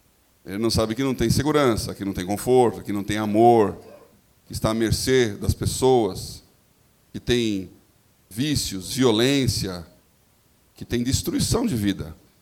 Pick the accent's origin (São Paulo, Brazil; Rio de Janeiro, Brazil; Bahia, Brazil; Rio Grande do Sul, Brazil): São Paulo, Brazil; eu descobri que paulista intimida as pessoas. Não tinha essa noção, nunca saí de São Paulo, né?